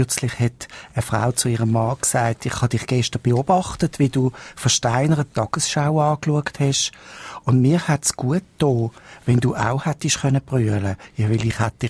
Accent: Argentina; Also wenn man als Argentinier die Tango-Lieder da hört

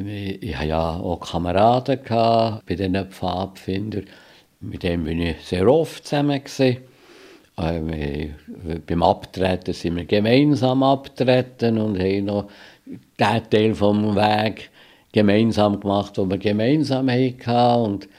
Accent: Bern, Switzerland; Aber ich habe mich als Berner und Schweizer gefühlt. Und für mich war Jude nichts anderes Besonderes gewesen.

